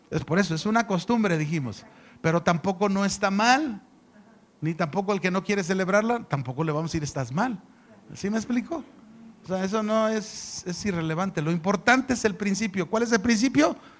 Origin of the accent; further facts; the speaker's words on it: Mexico; Los judíos lo siguen haciendo, pero ellos son judíos, nosotros somos mexicanos. Nosotros tenemos otras costumbres